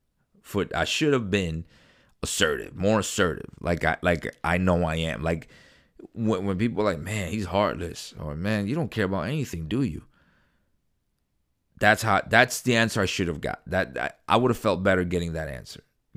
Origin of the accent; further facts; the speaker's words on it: New York City, New York, United States; I grew up in Queens, New York. Went to a black, predominantly black schools, mostly all black. I grew up on hip-hop, you know. I'm Hispanic with Haitian blood, you know.